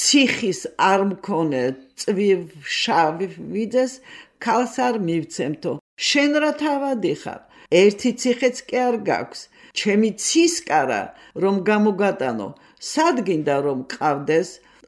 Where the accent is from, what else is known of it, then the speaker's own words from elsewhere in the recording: Tbilisi, Georgia; born there; თბილისში დავიბადე ჩემი მშობლები, იქ იმერეთში და მე გადმოვიდნენ აქ და ზაფხულობით ყოველთვის მივდიოდით საჩხერის რაიონის სოფელი გორისა.